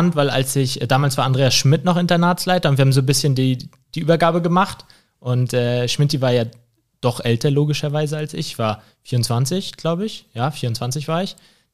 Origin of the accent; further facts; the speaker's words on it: Rostock, Mecklenburg-Vorpommern, Germany; Ja, gebürtig in Rostock, immer in Rostock gewesen, nirgendwo anders. Also Heimscheißer, könnte man sagen.